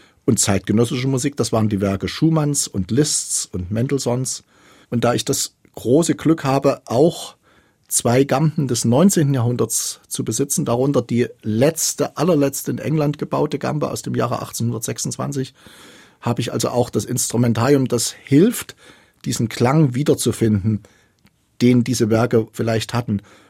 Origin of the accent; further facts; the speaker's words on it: Zwickau, Saxony, Germany; born there; Und ich bin auch als ein in Zwickau Geborener, der mit Robert und Clara Schumann gewissermaßen auch immer groß geworden ist, auch stolz darauf.